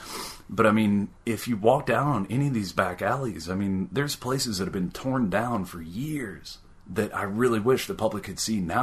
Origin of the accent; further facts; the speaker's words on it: Powell, United States; Whenever I was growing up in Powell, we didn't have First Fridays.